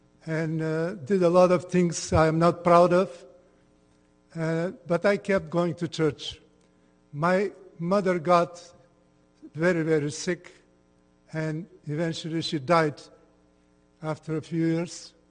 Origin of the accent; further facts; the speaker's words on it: Bulgaria; I was born in Bulgaria in the family of a pastor and grew up admonished and taught in the faith of Jesus Christ.